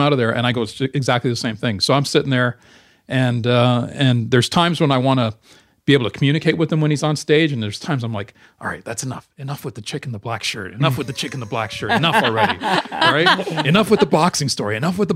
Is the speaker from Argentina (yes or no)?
no; Kolkata, West Bengal, India; born there; I was born in Calcutta.